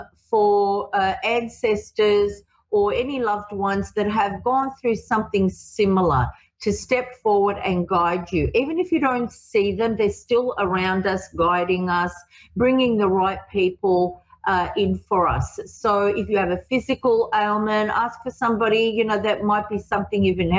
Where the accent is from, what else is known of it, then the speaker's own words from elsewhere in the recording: Australia; I'm from Australia